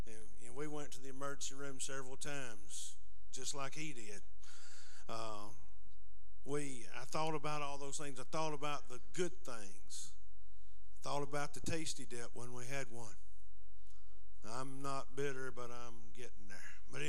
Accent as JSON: {"language": "English", "town": "Heflin", "region": "Alabama", "country": "United States", "tie": "born or raised there", "said": "growing up in Heflin, I knew what small town life was about."}